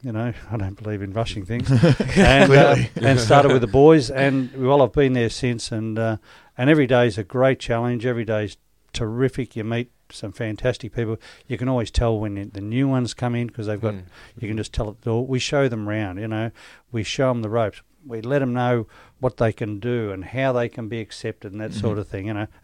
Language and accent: English; Mansfield, Victoria, Australia; I was from Northeast Victoria, from Mansfield